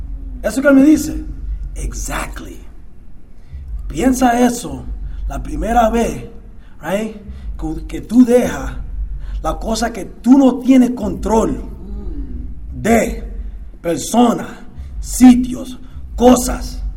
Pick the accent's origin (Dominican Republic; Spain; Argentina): Dominican Republic; es hispano como yo. Es puertorriqueño, soy dominicano